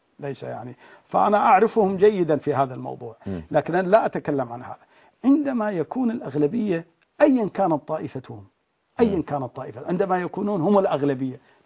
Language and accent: Arabic; Syria; عندنا في سوريا